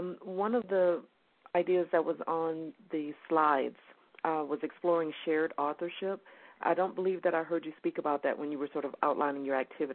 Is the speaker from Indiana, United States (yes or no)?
yes; Indiana, United States; Yes, I'm from Indiana, and I just wanted to make a comment as you move forward.